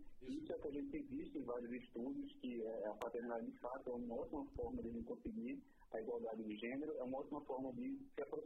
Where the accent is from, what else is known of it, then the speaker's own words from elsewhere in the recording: Recife, Pernambuco, Brazil; eu sou daqui de Recife